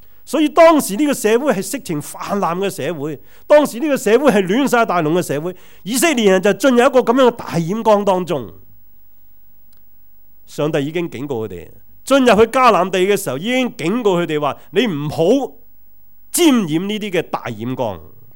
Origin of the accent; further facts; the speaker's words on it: New Territories, Hong Kong; 我新界长大的时候，我记得小的时候都、有一首那些歌成日唱